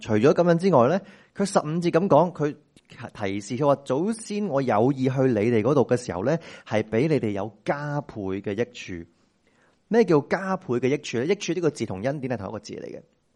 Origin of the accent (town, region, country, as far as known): Hong Kong